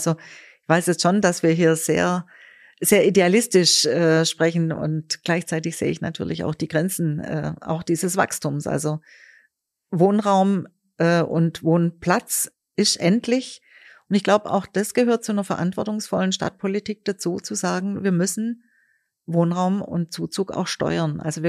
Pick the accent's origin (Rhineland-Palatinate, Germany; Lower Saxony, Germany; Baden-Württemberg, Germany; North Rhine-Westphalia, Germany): Baden-Württemberg, Germany; Stuttgart; also ich komme ja aus Stuttgart, bin jetzt viel in Berlin